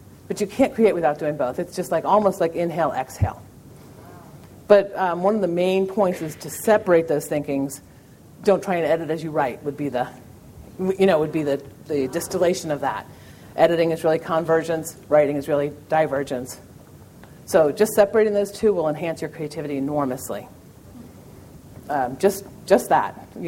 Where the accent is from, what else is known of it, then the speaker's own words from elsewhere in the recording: New York, United States; Particularly, I'm from New York, and people lost their spouses and things.